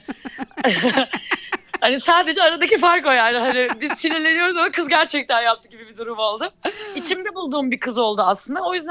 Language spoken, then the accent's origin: Turkish; Black Sea Region, Turkey; Karadenizliyim bu arada.